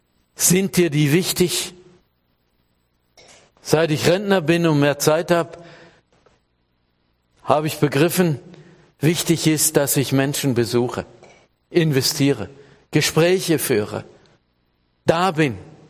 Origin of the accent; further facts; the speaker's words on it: Elbenschwand, Baden-Württemberg, Germany; Da, wo ich herkomme, Elbenschwand ist ja eine Sackgasse, denke ich auch manchmal.